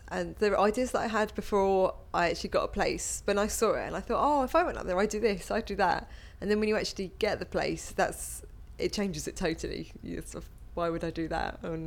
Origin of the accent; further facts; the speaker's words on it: Portsmouth, South East England, United Kingdom; My date of birth is 4th of June 1985 and I'm from Portsmouth on the South Coast.